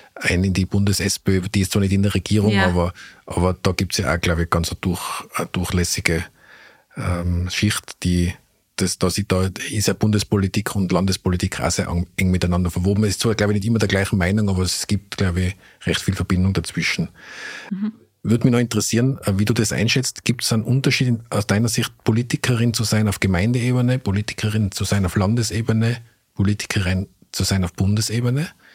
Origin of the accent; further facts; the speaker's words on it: Innsbruck, Tyrol, Austria; now in Vienna, Austria; das habe ich als Innsbrucker jetzt nie gern gehört, aber als Wiener traue ich mir das sagen